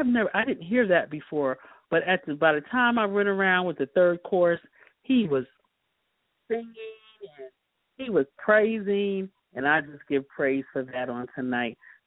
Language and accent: English; Connecticut, United States; I'm from Connecticut in the New York area.